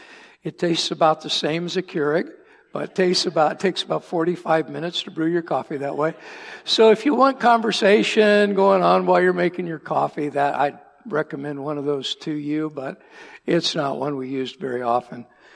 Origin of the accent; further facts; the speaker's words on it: Arizona, United States; also born or lived in Wisconsin; I hail from Arizona, and so the weather is just delightful.